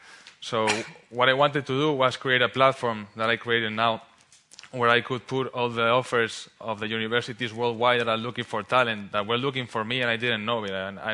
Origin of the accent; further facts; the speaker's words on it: Spain; English is a second language; moved away; also born or lived in United States; I was a kid born and raised in Spain. I had to move to the U.S. in order to find an education and to find a better life